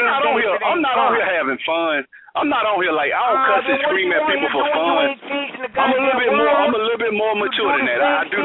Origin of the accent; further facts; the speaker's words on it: Alabama, United States; I'm from Alabama, so I'm broke.